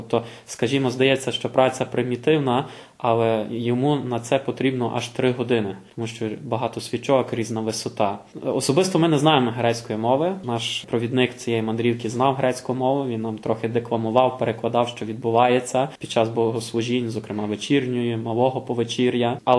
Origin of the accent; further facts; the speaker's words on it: Lviv, Lviv Oblast, Ukraine; Ми Україна. О, Україна, Київ, Харків. Мені Львів.